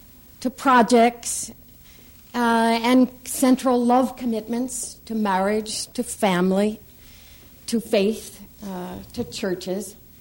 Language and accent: English; Minnesota, United States; I was born and raised in the Midwest, that is in Minnesota, so I always feel like I'm coming home when I head to the Midwest.